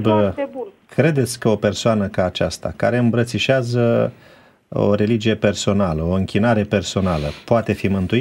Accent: Romania; Da, noi ca români, când spunem români, automat cine nu e ortodox nu e român. Asta este o prejudecată pe care am simțit-o de multe ori în țara noastră.

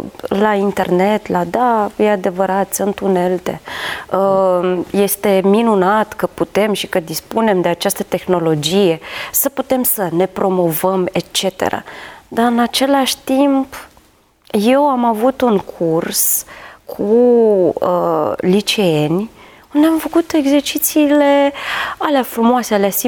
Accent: Botoșani, Botoșani County, Romania; eu sunt din Botoșani și...

